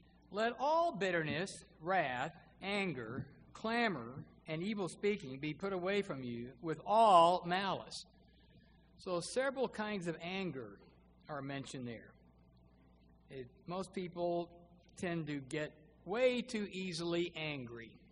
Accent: the South, United States; growing up in the South, though, it was an interesting combination

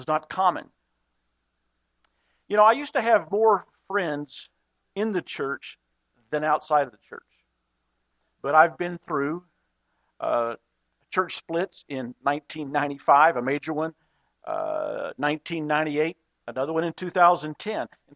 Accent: Dallas, Texas, United States; You know, when I grew up in Dallas, Texas, not all of my high school friends went to church

